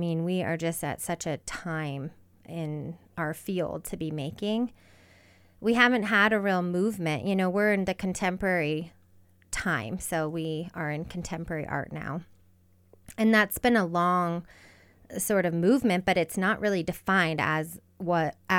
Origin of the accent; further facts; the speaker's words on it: Great Falls, Montana, United States; moved away as an adult; Yeah, so I grew up here in Great Falls. Great Falls High side of the river here. And then I left at 18 and I went to University of Montana.